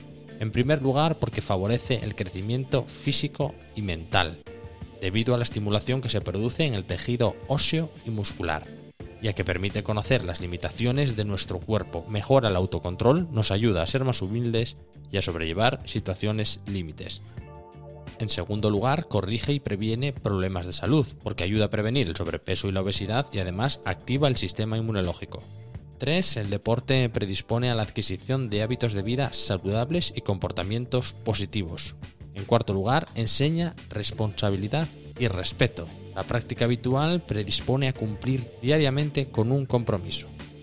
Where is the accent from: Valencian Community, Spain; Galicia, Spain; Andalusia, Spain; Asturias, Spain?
Asturias, Spain; Oviedo; Soy un paisano de Oviedo